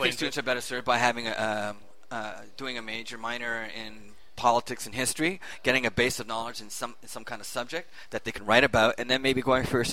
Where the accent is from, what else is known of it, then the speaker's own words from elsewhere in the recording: Montreal, Quebec, Canada; born and raised in Montreal. My father is British